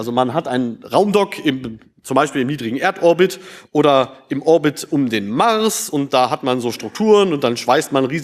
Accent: Finland; now in Germany; Ich komme aus Finnland

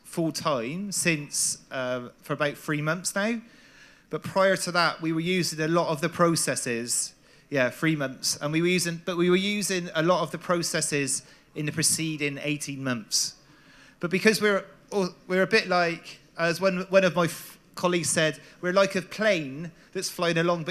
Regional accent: Forest of Dean, South West England, United Kingdom; now in Bristol, United Kingdom; I'm from the Forest of Dean in the UK. And so is Andy. And I also live in Bristol now, which is very similar.

